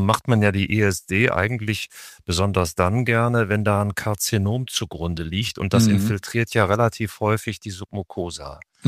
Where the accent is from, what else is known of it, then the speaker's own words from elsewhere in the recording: Düsseldorf, North Rhine-Westphalia, Germany; now in Hamburg, Germany; Aus Düsseldorf. Ja. Und habe aber ganz früh hier die Stadt Hamburg lieben gelernt.